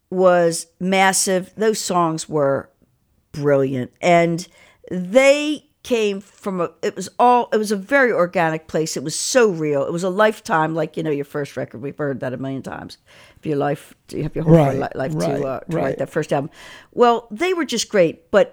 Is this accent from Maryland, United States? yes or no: yes; Baltimore, Maryland, United States; I mean, I came from Baltimore on a mission, and I wanted to be a rock star